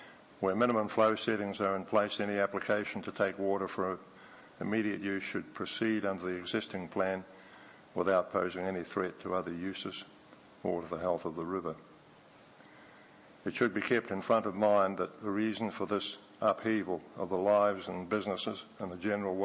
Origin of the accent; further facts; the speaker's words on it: Maniototo, Otago, New Zealand; I'm a farmer from Maniototo